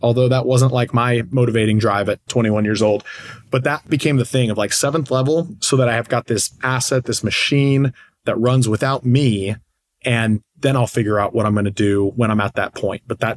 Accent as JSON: {"language": "English", "town": "Austin", "region": "Texas", "country": "United States", "tie": "born or raised there", "said": "I went to Texas A&M. I was born and raised in Austin, and I moved back to Austin."}